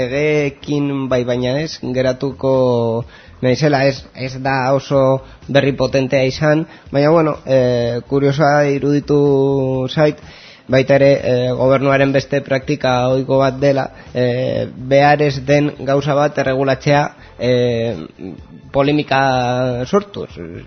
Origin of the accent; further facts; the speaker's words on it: Basque Country, Spain; also born or lived in Bilbao; ni bai Bilbon jaio nintzela, baina bera esku biok patateroak gara, eta gure euskara, ba, bueno, agian Gipuzkoar bati edo Bizkaitar bati ba, letxe bat